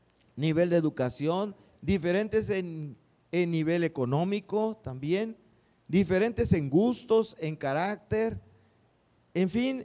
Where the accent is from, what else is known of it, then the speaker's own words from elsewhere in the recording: Tampico, Tamaulipas, Mexico; born there; now in Madero, Mexico; soy de Tampico. Soy de Tampico. Bueno, vivo en Madero, pero nací en Tampico.